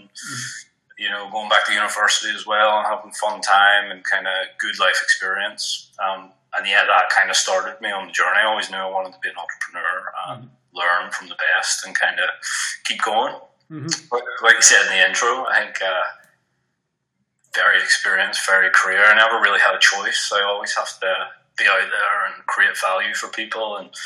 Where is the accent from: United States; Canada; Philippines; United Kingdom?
United Kingdom; Northern Ireland; I had a good support family system growing up in Northern Ireland